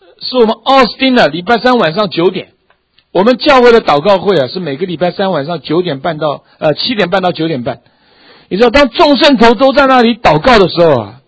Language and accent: Chinese; Taiwan; 我们台湾人喜欢问吃饱没有，是不是？